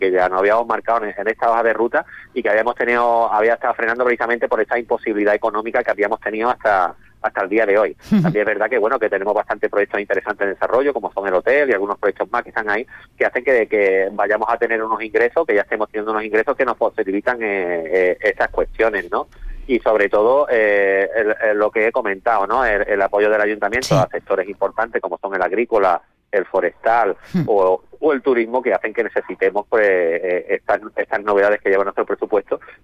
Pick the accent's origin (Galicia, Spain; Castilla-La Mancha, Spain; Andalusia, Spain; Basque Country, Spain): Andalusia, Spain; Jimena; me gusta presumir de mi pueblo, de Jimena, de mi municipio